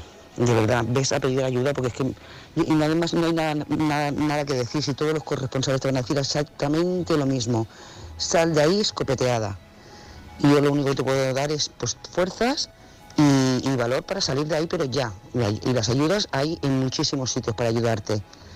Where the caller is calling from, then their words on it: Lloret de Mar, Catalonia, Spain; de Lloret de Mar